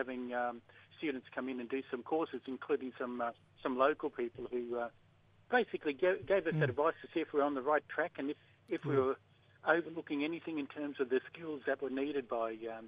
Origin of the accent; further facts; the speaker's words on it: Queensland, Australia; now in Brisbane, Australia; Yep, so I'm a Gamilaroi man from southwest Queensland. And today I'm speaking from Yuggera country